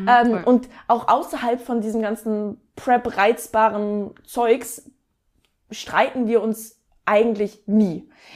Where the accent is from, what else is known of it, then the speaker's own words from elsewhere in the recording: Lübeck, Schleswig-Holstein, Germany; now in Hamburg, Germany; Richtung Lübeck, wo auch meine Heimat natürlich ist.